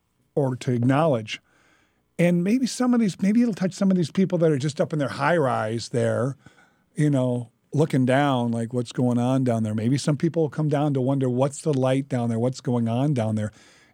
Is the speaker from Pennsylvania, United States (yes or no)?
no; Lake Forest, Illinois, United States; people consider me a snoot sometimes because I'm from Lake Forest. But again, I was adopted out of the Archdiocese of Chicago's St. Vincent's Children's Home. I ended up in Lake Forest, so I won the lottery.